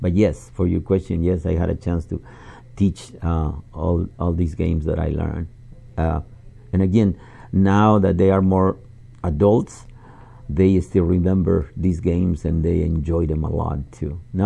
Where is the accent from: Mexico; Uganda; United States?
Mexico; when I was young, growing up in Mexico, one of the traditions that I wish we still had